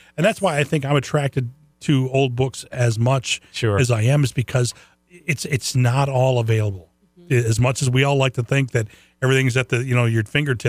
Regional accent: Lansing, Michigan, United States; it's maybe as a younger person growing up in Lansing, I may have missed some of the cool things.

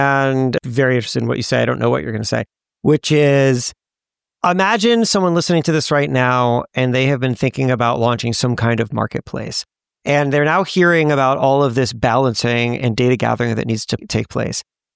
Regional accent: Florida, United States; Yeah, I know Sioux Falls because I grew up in Florida and I'm a Miami Heat fan

